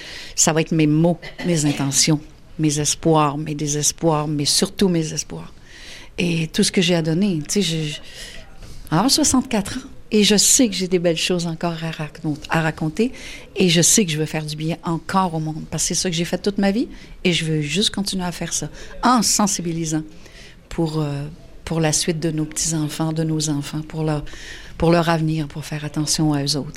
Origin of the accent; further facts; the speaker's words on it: Quebec, Canada; gaspésiennes aussi, mes enfants. C'est fort, les racines en région. Et c'est très bien comme ça. C'est notre accent, là, c'est le drapeau qu'on a dans notre gorge